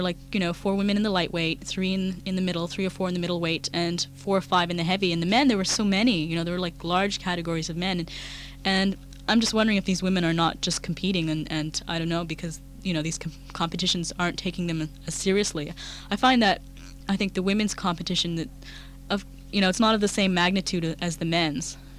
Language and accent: English; Montreal, Quebec, Canada; born there; because I was born here in Montreal, and, you know, it's my town